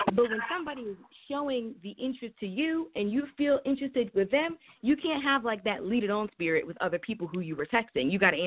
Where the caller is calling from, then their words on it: Trenton, New Jersey, United States; I'm calling from Trenton, New Jersey.